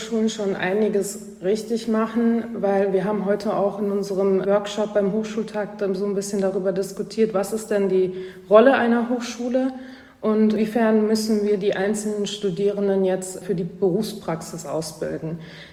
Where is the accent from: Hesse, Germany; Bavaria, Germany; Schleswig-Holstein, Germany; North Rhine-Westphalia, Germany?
North Rhine-Westphalia, Germany; Wuppertal; also born or lived in Aachen / Seoul; Ich bin Stadttyp. Ich komme aus Wuppertal. Also ich bin in der Großstadt aufgewachsen, kann man ja bei der Zahl noch sagen. Und habe dann ja in Aachen gewohnt. Die größte Stadt, in der ich gelebt habe, war Seoul mit 8 Millionen